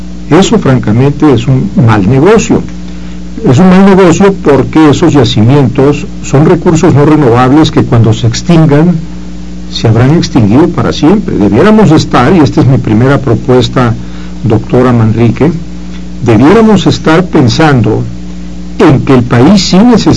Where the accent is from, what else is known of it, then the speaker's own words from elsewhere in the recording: Tabasco, Mexico; lo conozco muy bien porque soy tabasqueño y he sido diputado federal por esa zona.